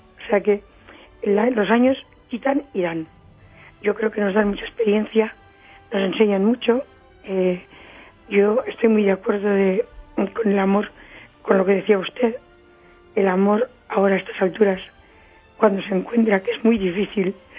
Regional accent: Valencian Community, Spain; Yo soy valenciana, pero...

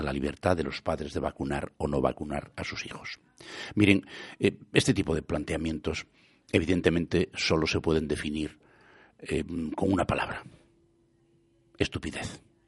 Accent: Galicia, Spain; ¿de verdad somos conscientes los gallegos de la importancia que tiene el revestimiento de nuestra casa

